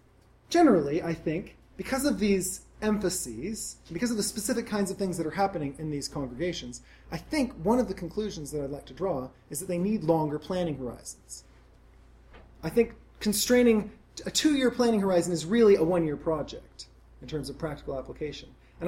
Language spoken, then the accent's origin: English; Seattle, Washington, United States; I've got lots of friends who have got venture startup funding because I grew up in Seattle and there's a lot of crazy things going on there.